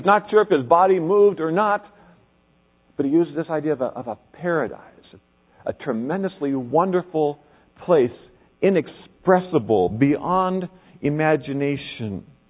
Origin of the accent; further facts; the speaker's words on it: Kansas, United States; About 20 miles from where I grew up in Kansas is a very tiny town.